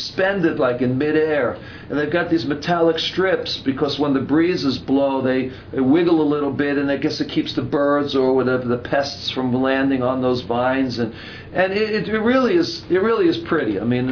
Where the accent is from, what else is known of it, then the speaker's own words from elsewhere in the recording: New York, United States; I'm from New York, and we don't know much about grapes, at least I don't from New York.